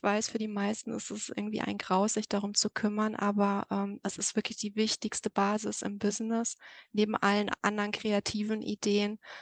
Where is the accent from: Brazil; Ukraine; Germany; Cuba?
Germany; Bochum, North Rhine-Westphalia; Ich komme aus Bochum und das ist so ein bisschen mein Umkreis. Genau, so Ruhrgebiet, Bochum.